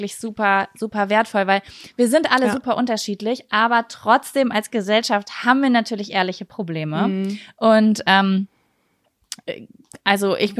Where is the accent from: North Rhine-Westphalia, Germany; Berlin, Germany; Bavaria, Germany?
North Rhine-Westphalia, Germany; Lübbecke; Aus Nordrhein-Westfalen, Lübeck, in der Nähe von Bielefeld.